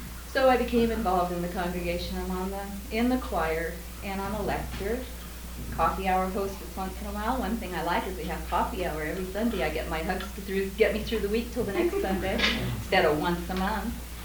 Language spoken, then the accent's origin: English; Tulare, California, United States; I was born and raised in Tulare, California, which is a small farming community down in the San Joaquin Valley. I spent 26 years there.